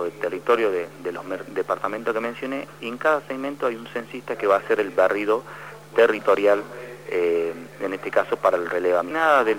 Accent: General Mosconi, Salta, Argentina; yo soy de General Mosconi específicamente

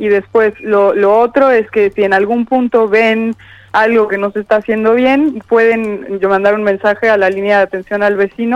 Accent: Mexico; now in El Calafate, Argentina; yo soy mexicana, pero vivo en el Calafate desde el 2015

